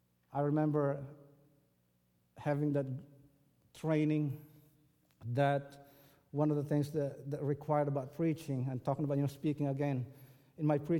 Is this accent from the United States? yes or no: no; Philippines; English is a second language; And at that time, my accent was very strong. I mean, I still have this very strong accent, I think, but that time, fresh from the Philippines, it was tough to understand myself when I listened to my video.